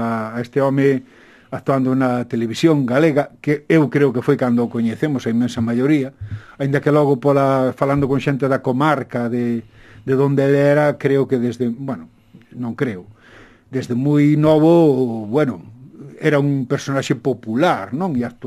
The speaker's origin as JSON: {"language": "Galician", "town": "Mondoñedo", "region": "Galicia", "country": "Spain", "said": "Eu son de Mondoñedo"}